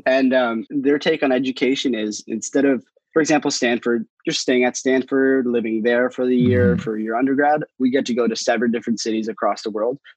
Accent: Toronto, Ontario, Canada; moved away as an adult; I'm from Toronto, Canada, and I just moved here last week.

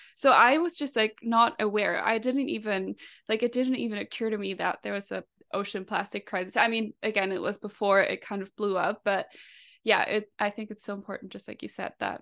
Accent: Germany; moved away; I am from Germany. I grew up in Germany. I only moved out here a year ago, so I was fully landlocked

